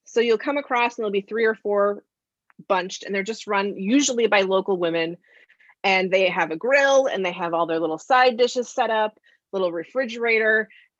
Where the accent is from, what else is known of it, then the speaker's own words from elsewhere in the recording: Wisconsin, United States; So I am a lifelong Wisconsinite. I was born and bred in Wisconsin.